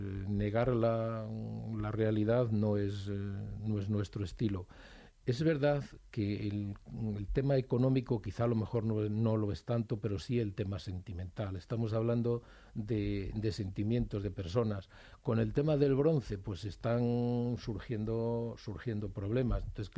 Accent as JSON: {"language": "Spanish", "region": "Castile and León", "country": "Spain", "said": "no soy de Madrid, yo soy de un pueblo de Zamora, donde están inhumados mis padres."}